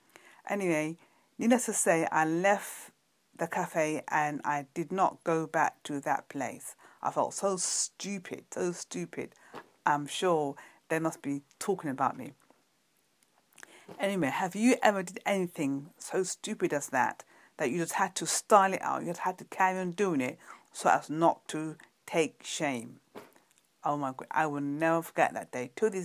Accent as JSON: {"language": "English", "region": "London", "country": "United Kingdom", "said": "from London, UK."}